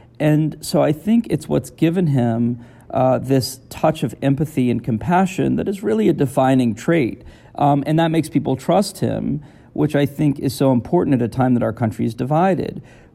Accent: United States; it's a very sad thing for me as a Catholic as well as an American.

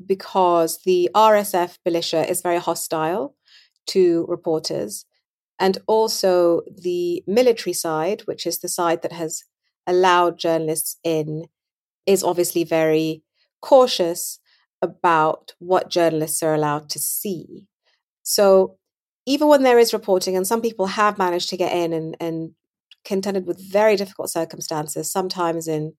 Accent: Sudan; My recollection of growing up in Sudan was that it was just really off the beaten path politically.

